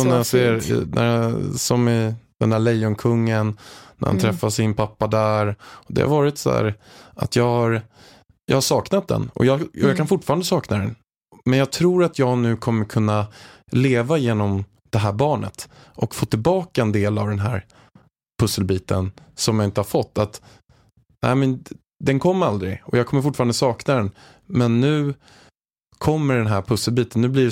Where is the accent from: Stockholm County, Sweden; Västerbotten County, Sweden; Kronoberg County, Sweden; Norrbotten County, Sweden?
Stockholm County, Sweden; Haninge; jag är uppväxt i Haninge i grunden, en förort utanför Stockholm. Med en lite halvstrulig uppväxt.